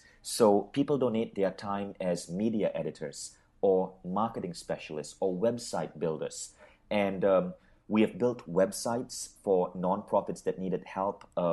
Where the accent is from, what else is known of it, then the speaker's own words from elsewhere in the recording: Michigan, United States; because I spent 4 years growing up in Michigan